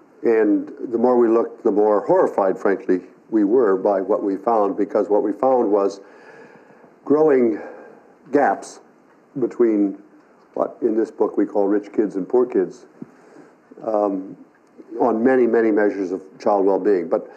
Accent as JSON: {"language": "English", "region": "Ohio", "country": "United States", "tie": "born or raised there", "said": "When I was growing up in Ohio in the 1950s"}